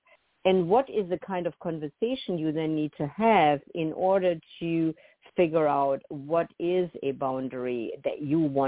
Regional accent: Germany; I grew up in the German culture, and punctuality is a huge value. Our trains run on time.

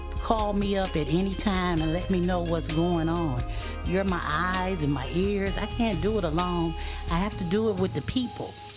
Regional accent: Cleveland, Ohio, United States; I can relate to the people in Ward 10 because I grew up in Ward 10. I graduated from Collinwood. I'm actually a product of Ward 10.

